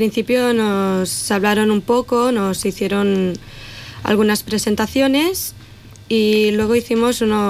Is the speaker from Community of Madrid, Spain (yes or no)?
no; Sant Andreu de Llavaneres, Catalonia, Spain; Pues de un pueblo que se llama Llavaneras, que está a unos 40 kilómetros de Barcelona